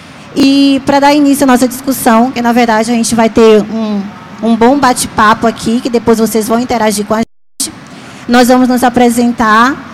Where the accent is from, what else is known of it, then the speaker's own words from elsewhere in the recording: São Luís, Maranhão, Brazil; eu sou de São Luís do Maranhão